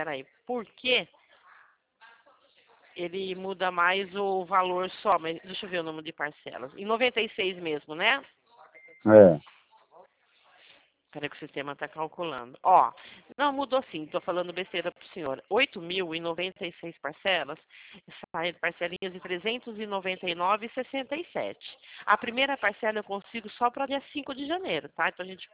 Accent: Brazil; A gente é brasileiro

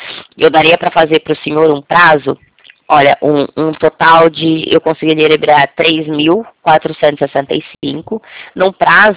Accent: Americana, São Paulo, Brazil; Eu sou de Americana, São Paulo.

